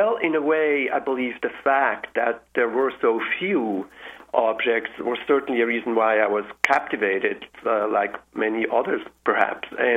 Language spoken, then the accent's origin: English; Switzerland; English is a second language; When I was a teenager, and I'm from Switzerland